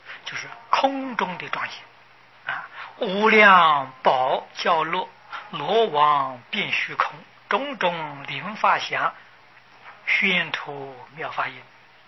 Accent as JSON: {"language": "Chinese", "country": "China", "tie": "born or raised there", "also_born_or_lived": "Japan", "said": "因为从前小时候在大陆啊，没有注意这些事情啊"}